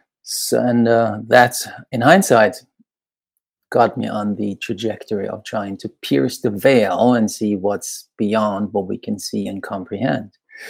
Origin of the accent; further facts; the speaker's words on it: Iran; moved away; My mom's Austrian. She's European, blonde and blue-eyed, and my dad's Persian. So I grew up in Iran